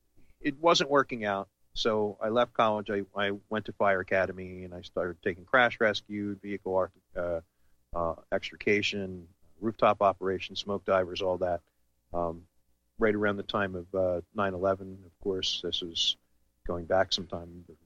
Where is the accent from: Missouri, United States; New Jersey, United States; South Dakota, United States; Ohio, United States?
New Jersey, United States; I grew up in New Jersey, traveling back and forth between New Jersey and Vermont when I was a child, and Connecticut was, you know, not far.